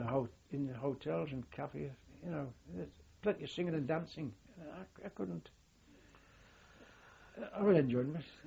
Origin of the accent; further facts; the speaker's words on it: England, United Kingdom; I'm British, you know, English.